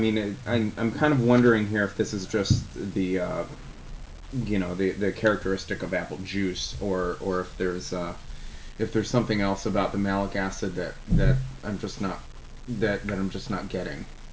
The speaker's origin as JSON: {"language": "English", "town": "Ithaca", "region": "New York", "country": "United States", "tie": "born or raised there", "said": "But you go to some of these, places upstate New York, especially where I grew up in the Ithaca area."}